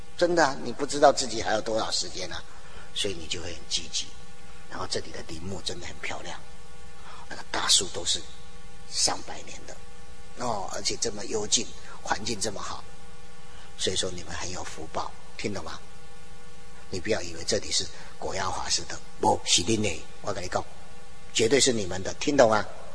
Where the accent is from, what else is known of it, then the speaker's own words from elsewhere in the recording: Taoyuan, Taiwan; 这也是我的故乡，我是桃园人哦。小时候我就来过这里哦，我妈妈带着来的哦。